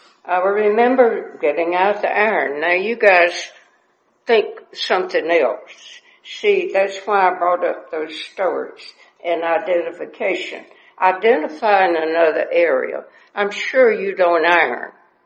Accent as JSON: {"language": "English", "town": "LaGrange", "region": "Georgia", "country": "United States", "tie": "born there", "said": "So, I was born in LaGrange, Georgia, married at 16, had three children."}